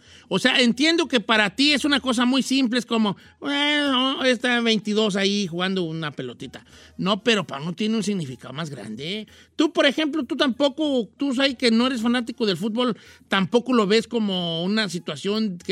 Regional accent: Mexico; Yo soy conformista como buen mexicano, ¿no?

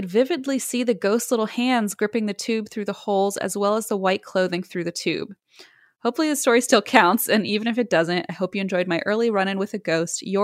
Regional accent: Iowa, United States; I was born and raised in Iowa, and most of my family lives in Iowa, too.

